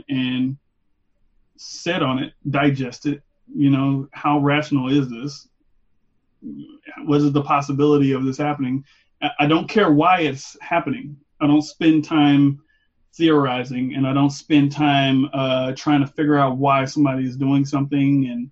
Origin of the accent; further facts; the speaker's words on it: Tulsa, Oklahoma, United States; now in Memphis, United States; Yeah, well, I'm from Tulsa, Oklahoma, and just kind of by way living in Memphis right now.